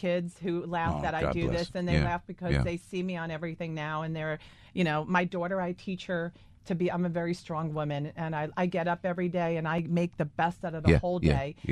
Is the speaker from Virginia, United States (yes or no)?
no; Hazlet, New Jersey, United States; I'm actually from Hazlitt, where David